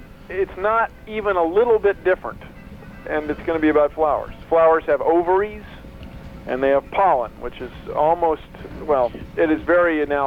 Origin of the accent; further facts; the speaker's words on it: Washington, District of Columbia, United States; now in Seattle, United States; Back east, Washington, D.C.